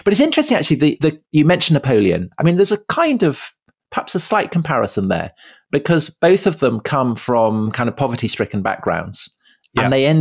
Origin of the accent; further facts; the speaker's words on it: United Kingdom; actually I'm not from New Jersey. I'm British.